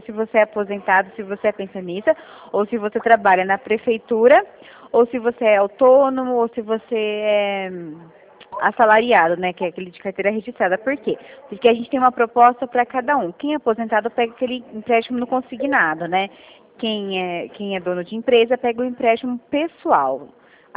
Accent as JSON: {"language": "Portuguese", "town": "Rio Claro", "region": "São Paulo", "country": "Brazil", "said": "Eu sou do interior de São Paulo, eu sou DDD 19, eu sou de Rio Claro, mas adoro São Paulo."}